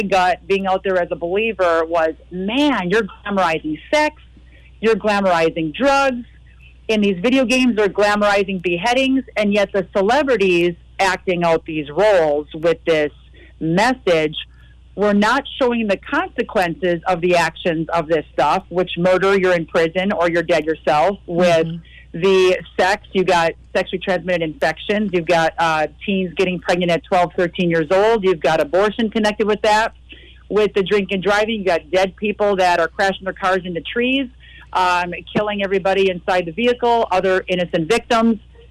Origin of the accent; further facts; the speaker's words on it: Wisconsin, United States; I grew up line dancing in Wisconsin.